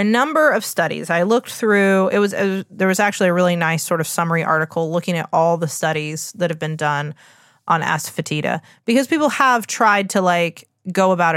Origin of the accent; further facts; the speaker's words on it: West Virginia, United States; I'm from West Virginia, the home of pepperoni rolls.